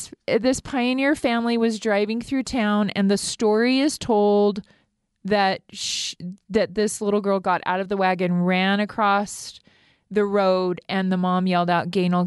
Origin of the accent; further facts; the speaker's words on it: California, United States; No, I grew up in California.